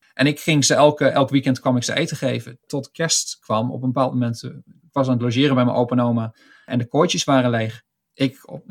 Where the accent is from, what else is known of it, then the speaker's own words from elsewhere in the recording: Zevenaar, Gelderland, Netherlands; accent: Gelders dialect; Wat mij trots maakt over dat ik Gelderlander ben, is dat ik het dialect praat van mijn eigen regio. En wat ik zei, Zevenaar, maar eigenlijk is dat Zander. En dat ik gewoond heb in de Liemers en in een deel van de Betuwe. En dat ik het dialect praat van mijn regio.